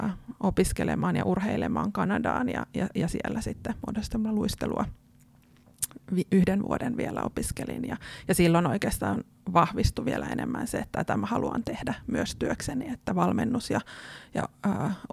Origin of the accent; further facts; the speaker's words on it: Espoo, Uusimaa, Finland; also born or lived in Hyvinkää; No joo, mä oon syntynyt Hyvinkäällä ja muutettiin Espooseen jo alle 1-vuotiaana ja meillä oli talo urheilukentän vieressä.